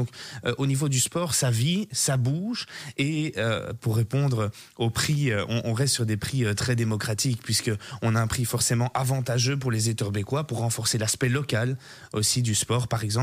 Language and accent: French; Brussels, Belgium; Parlons-en en tant que bruxellois